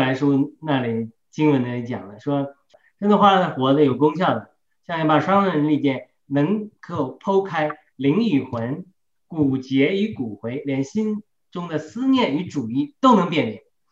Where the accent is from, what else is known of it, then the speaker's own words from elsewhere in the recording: China; 但我在中国长大的时候，有一段时间错误的以为看那个厚黑学看多了